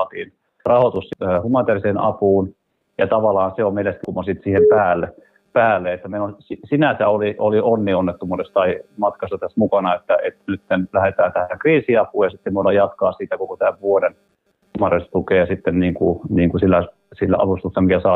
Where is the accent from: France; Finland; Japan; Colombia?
Japan; toki lapsuuteni on Japanissa viettänyt ja siellä jatkuvasti maa järjesi